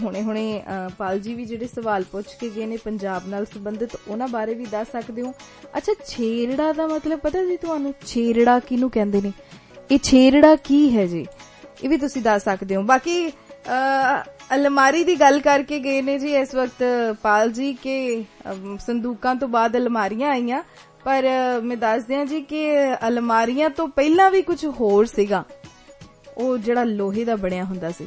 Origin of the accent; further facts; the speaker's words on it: Punjab, India; moved away as an adult; ਅਸੀਂ ਜੋ ਪੰਜਾਬ ਤੋਂ ਜੰਮ ਪਲ ਕੇ ਵੱਡੇ ਹੋ ਕੇ ਵਿਦੇਸ਼ਾਂ ਦੇ ਵਿੱਚ ਆਏ ਹਾਂ